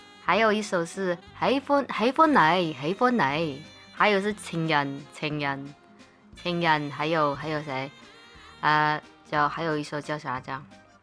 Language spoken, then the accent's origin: Chinese; Taiwan; 其实，作为一个台湾人，想请教大家一下